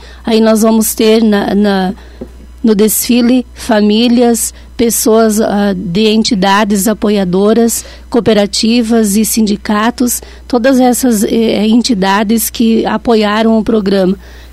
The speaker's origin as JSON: {"language": "Portuguese", "country": "Brazil", "said": "olhar para cada um de nós que somos brasileiros, nós que moramos nesse chão sagrado"}